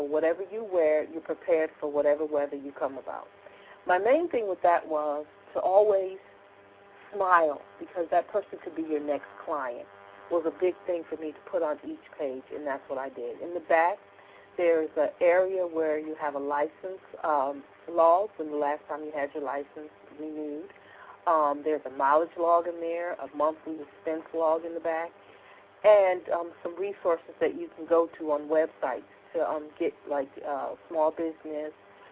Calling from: DeVille, Louisiana, United States; It's September the 22nd, and I'm calling from DeVille, Louisiana.

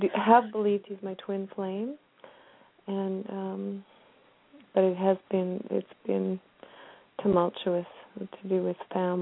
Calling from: British Columbia, Canada; I'm from Canada. Yeah. I'm up in British

